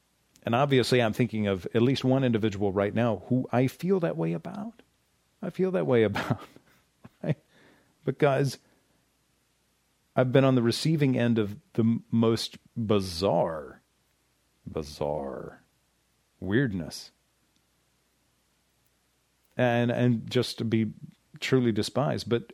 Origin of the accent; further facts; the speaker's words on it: Kentucky, United States; I need to research it because I've heard this forever growing up in Kentucky.